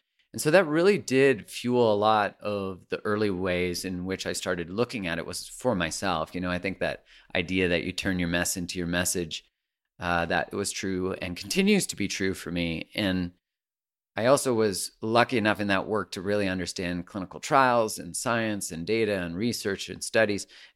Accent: Calgary, Alberta, Canada; In Calgary, I grew up in Calgary.

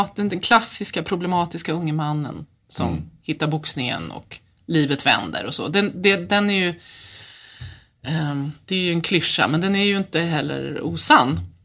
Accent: Örebro, Örebro County, Sweden; nu bor jag sedan 2 år tillbaka i lilla Nora i Bergslagen. Och så, jag brukar säga att det är en halv hemvändare, för jag är ju från Örebro.

